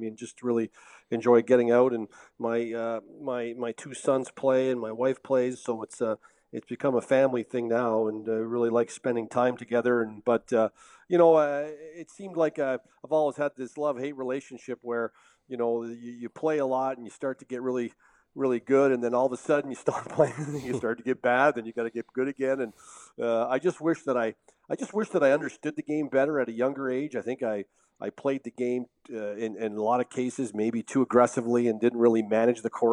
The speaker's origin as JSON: {"language": "English", "region": "Quebec", "country": "Canada", "tie": "born or raised there", "said": "I was a young kid growing up on the South Shore of Montreal"}